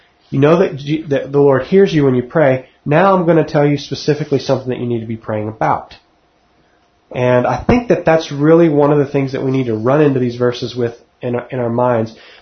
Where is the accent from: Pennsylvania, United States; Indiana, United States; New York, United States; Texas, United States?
Texas, United States; accent: Texas; that's when my Texas accent actually comes out.